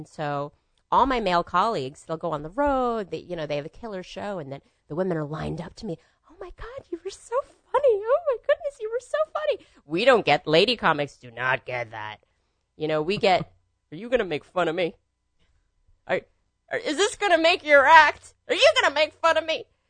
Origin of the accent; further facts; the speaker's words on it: New York City, New York, United States; I grew up in Brooklyn, Queens, and Staten Island, New York.